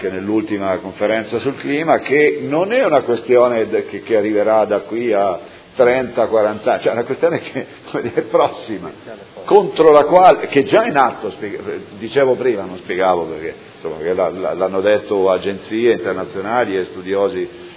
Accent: Apulia, Italy; born there; anche dove sono nato, giù nel Salento, diverrebbe un'isola

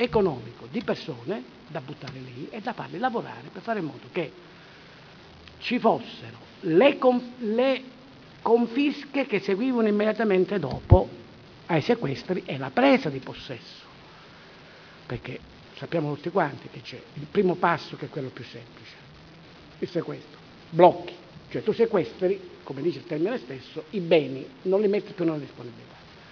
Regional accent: Calabria, Italy; Lo dico da calabrese.

